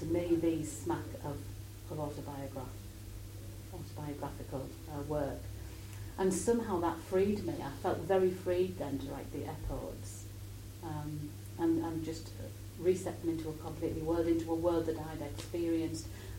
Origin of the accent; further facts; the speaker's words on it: Thornaby, North East England, United Kingdom; the place where I was brought up in Thornaby on Teesside, about my childhood and so on.